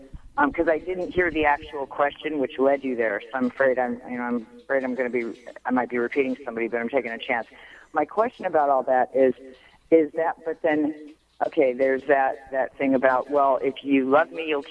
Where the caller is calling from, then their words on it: Sacramento, California, United States; Yeah, I'm calling from Sacramento.